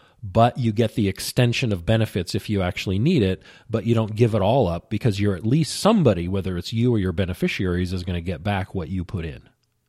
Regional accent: Colorado, United States; That's no big deal. I'm from Colorado.

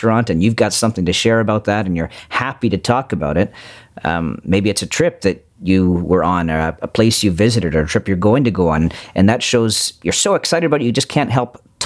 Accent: Cole Harbour, Nova Scotia, Canada; I grew up in Cole Harbor where Sidney was from

